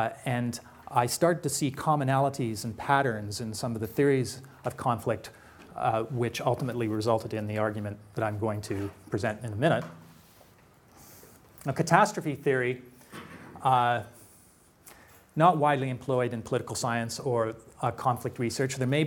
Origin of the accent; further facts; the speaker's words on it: Canada; being a Canadian, this is why I'm glad we have gun control.